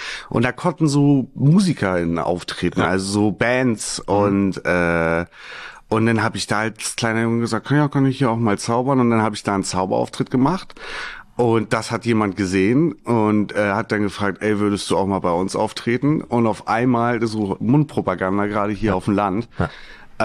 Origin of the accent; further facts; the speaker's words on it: Husum, Schleswig-Holstein, Germany; born there; now in Hamburg, Germany; gebürtiger Husumer und jetzt seit mittlerweile 7, fast 8 Jahren in Hamburg.